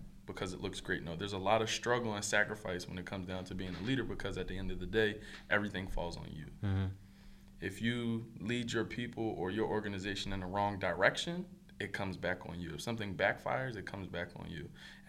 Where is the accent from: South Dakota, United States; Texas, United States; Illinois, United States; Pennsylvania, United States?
Pennsylvania, United States; Philadelphia; I'm from Philly, and when I went back to Philly, I saw all my boys doing the same exact stuff.